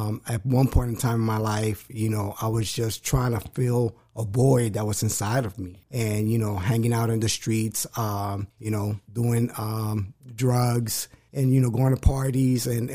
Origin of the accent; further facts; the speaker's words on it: New York, United States; also born or lived in Cleveland, Ohio; Well, I'm from New York. I grew up between New York and Cleveland, like half of my life in New York, the other half in Cleveland.